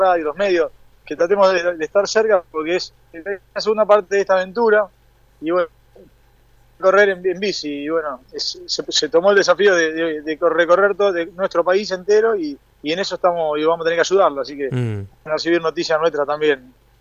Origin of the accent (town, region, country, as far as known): Argentina; now in Bangladesh